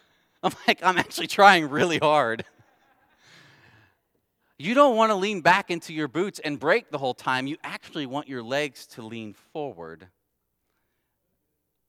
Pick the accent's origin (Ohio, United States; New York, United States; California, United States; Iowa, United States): Ohio, United States; Growing up in Ohio, I never skied, wasn't on the radar.